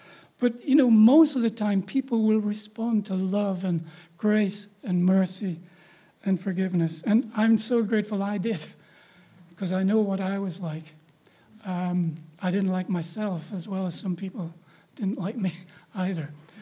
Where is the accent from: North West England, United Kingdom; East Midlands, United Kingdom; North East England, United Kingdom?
North East England, United Kingdom; we're Geordie, so I said, kid, you know what happens?